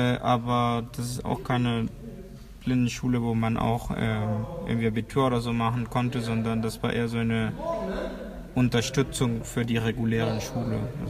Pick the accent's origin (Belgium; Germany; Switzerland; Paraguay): Paraguay; Ich bin aus Südamerika, aus Paraguay.